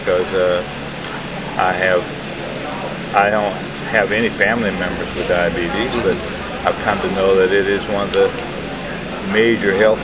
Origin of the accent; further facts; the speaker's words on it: Arkansas, United States; Yes, I grew up in Arkansas in what you might say the backwoods, very, very remote region of the state.